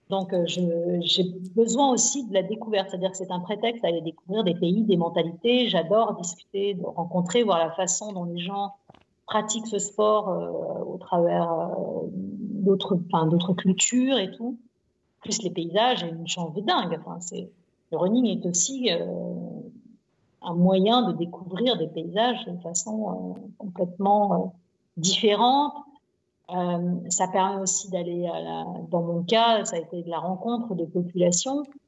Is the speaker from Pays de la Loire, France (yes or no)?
yes; Nantes, Pays de la Loire, France; born there; je suis née à Nantes